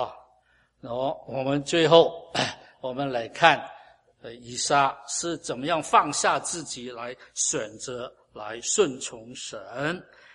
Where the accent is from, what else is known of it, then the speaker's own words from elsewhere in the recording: China; 我们中国人有时候，特别人家不听我们的话的时候呢，不大高兴